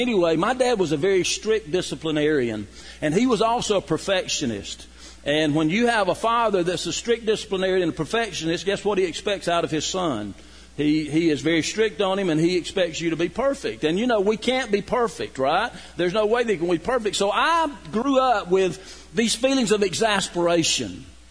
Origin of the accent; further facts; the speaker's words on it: Rome, Georgia, United States; born there; I was born in Rome, Georgia.